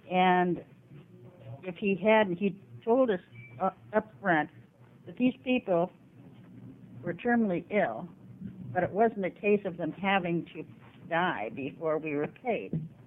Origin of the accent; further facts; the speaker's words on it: Portland, Oregon, United States; I'm from Portland, Oregon.